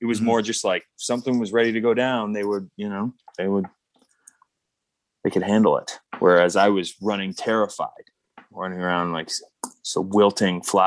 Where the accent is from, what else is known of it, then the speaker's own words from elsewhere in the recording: Toronto, Ontario, Canada; We're from Toronto.